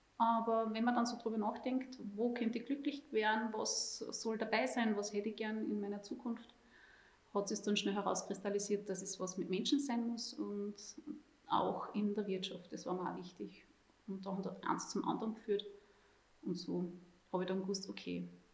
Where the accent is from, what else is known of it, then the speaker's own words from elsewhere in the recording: Vorderstoder, Upper Austria, Austria; now in Kirchdorf, Austria; Ich komme ursprünglich, komme aus Vorderstuder. Ich sage immer, ich bin aufgewachsen wie Heidi. Bin aber jetzt in die Nähe von Kirchdorf gezogen